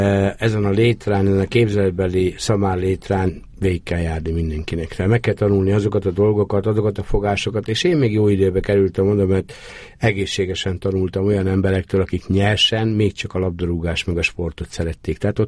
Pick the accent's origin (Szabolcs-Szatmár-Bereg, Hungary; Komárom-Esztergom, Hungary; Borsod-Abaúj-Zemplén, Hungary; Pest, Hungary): Borsod-Abaúj-Zemplén, Hungary; Emőd; born there; Nem, én Emődön születtem. Emődön születtem